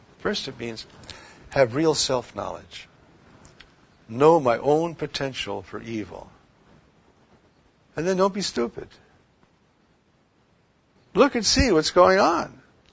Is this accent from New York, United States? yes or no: yes; New York, United States; I'm a New Yorker. Everybody knows I'm a New Yorker. So we are cynical. It's in our genes.